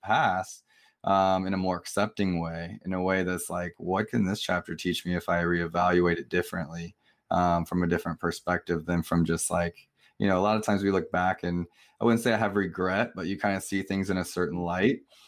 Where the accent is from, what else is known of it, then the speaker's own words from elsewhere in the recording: Midwest, United States; I'm from the Midwest, you know, like that stuff is cool.